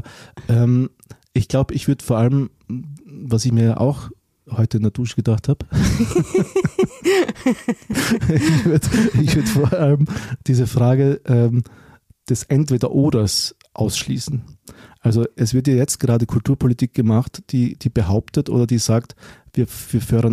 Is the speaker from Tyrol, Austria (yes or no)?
no; Deutschlandsberg, Styria, Austria; also born or lived in Graz; Aber ich bin im Bezirk Deutschlandsberg aufgewachsen, nicht in Graz.